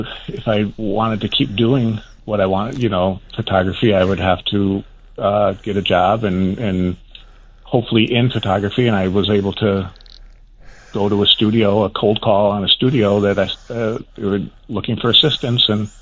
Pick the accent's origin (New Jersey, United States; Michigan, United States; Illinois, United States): Illinois, United States; Chicago; I grew up in Rogers Park.